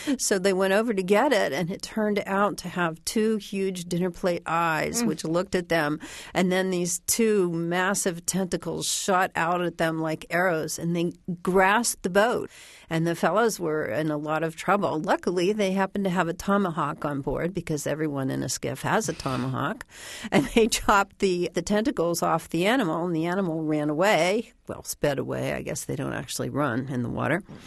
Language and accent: English; Midwest, United States; Well, first of all, you have to understand I come from the Midwest, so the whole thing about the ocean is a big surprise to me.